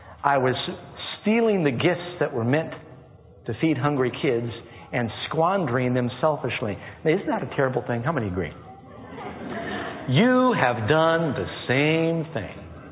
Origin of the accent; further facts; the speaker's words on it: New York City, New York, United States; When I was growing up in New York City, I lived in apartment buildings, two or three different apartment buildings